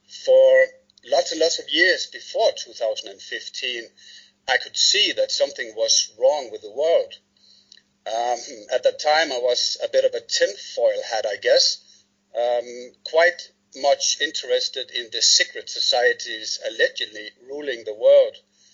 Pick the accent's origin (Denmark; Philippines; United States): Denmark; Randers, Central Denmark Region; I was born and raised in a medium-sized city called Randers in the central part of the country. There I grew up in the suburbs in a nice and quiet neighborhood.